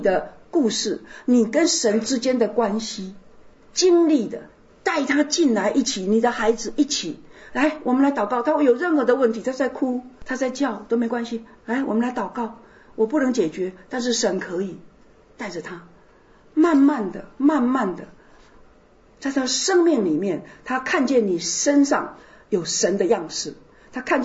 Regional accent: United States; 我在美国，我是美国人，我生在美国

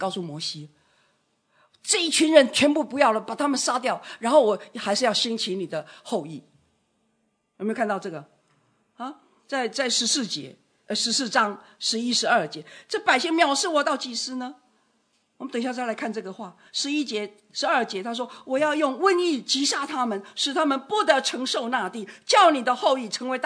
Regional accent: United States; Chinese is a second language; 我们小时候在美国听到孩子讲

